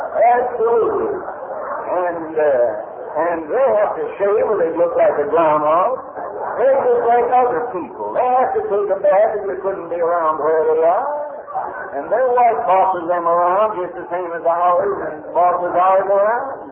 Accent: United States; I'm an American. And I am relatively free.

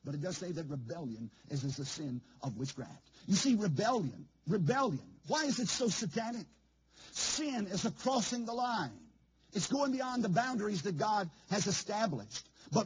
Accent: Virginia, United States; I come from Charlotte County, Virginia. It's so rural, we don't have a stoplight in the whole county.

